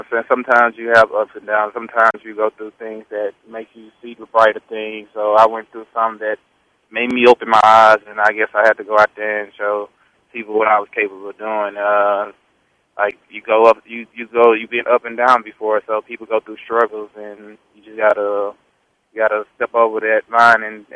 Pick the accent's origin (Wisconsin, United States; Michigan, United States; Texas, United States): Texas, United States; I knew what I was capable of doing, and people from my hometown and from Texas knew what I was capable of doing.